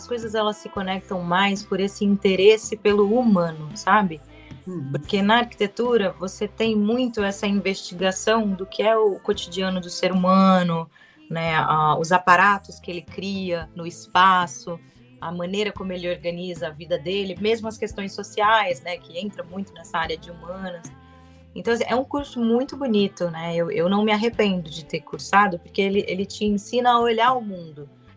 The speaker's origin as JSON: {"language": "Portuguese", "town": "Bebedouro", "region": "São Paulo", "country": "Brazil", "said": "eu sou natural de Bebedouro, que é uma cidade Bebedouro. Perto de Barretos."}